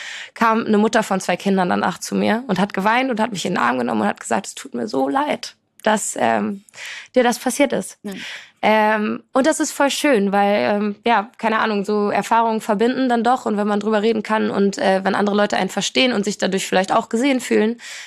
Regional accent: Poland; ich komme aus Polen, meine Eltern kommen beide aus Polen, so ich bin in einer sehr polnischen, sehr familiären Kultur aufgewachsen, da steht Familie über allem.

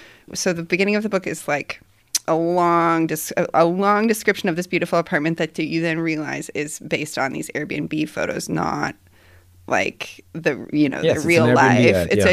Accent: United States; Obviously, I'm an American who comes here

